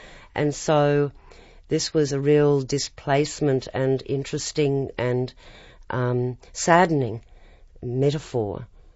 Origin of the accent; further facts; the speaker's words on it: Australia; it is so far removed from the beach, as I understand it as an Australian